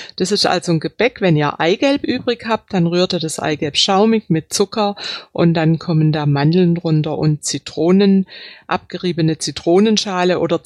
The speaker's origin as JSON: {"language": "German", "region": "Baden-Württemberg", "country": "Germany", "said": "das ist so ein Klassiker bei uns im Schwabenland"}